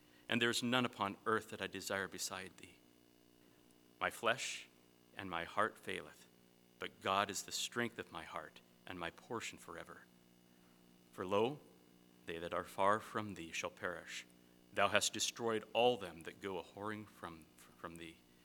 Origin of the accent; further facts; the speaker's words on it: Oregon, United States; When I grew up in Oregon, along the coast, we often would walk down the beaches and on the cliff sides that overlooked the vast Pacific.